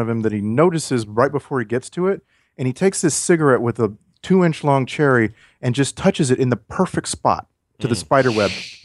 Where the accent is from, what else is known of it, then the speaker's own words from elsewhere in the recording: Texas, United States; Growing up in the Rio Grande Delta, that it was really common to drive around a truck with a thing like that on the back of it